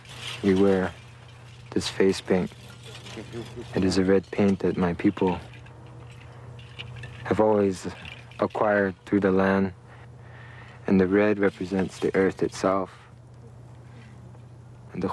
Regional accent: Taos Pueblo, New Mexico, United States; I'm from Taos Pueblo. My people are the Red Willow people who live in the mountains of northern New Mexico.

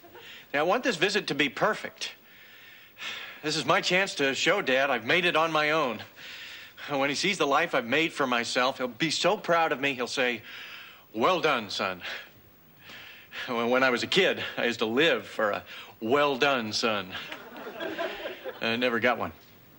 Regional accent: Wisconsin, United States; Well, I'm from Wisconsin, the cheese wheel state, and we always cut cheese wheels in triangular wedges

